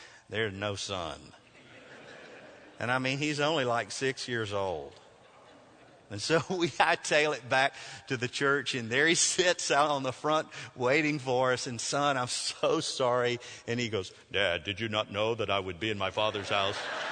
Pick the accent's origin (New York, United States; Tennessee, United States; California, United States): Tennessee, United States; Nashville; I grew up in Nashville, and I grew up as a Vandy fan